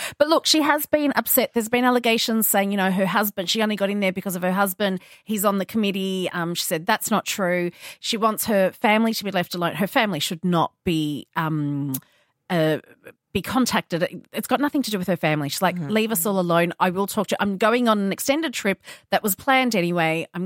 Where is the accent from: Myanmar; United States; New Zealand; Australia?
Australia; I'm an Australian, so I'm a bit biased